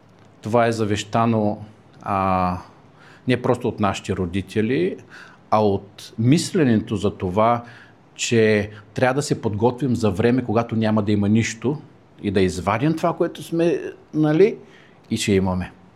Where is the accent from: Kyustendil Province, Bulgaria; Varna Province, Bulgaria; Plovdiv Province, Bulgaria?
Plovdiv Province, Bulgaria; Brestovitsa; Аз съм от Брестовица